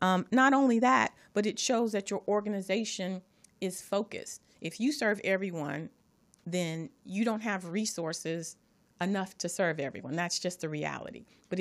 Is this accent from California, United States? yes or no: yes; Los Angeles, California, United States; Because I'm from Watts and I'm telling you this isn't going to work.